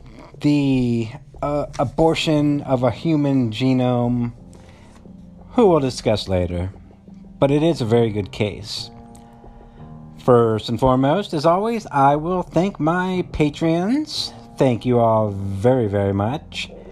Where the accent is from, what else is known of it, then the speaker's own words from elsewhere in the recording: Cincinnati, Ohio, United States; all my friends from up north, I'm from Cincinnati, of course.